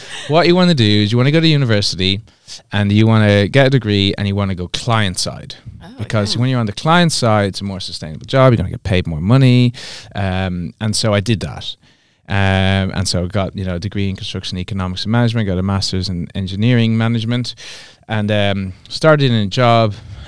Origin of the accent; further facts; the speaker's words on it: Galway, Connacht, Ireland; I'm originally from the west of Ireland, mm-hmm. a place called Galway.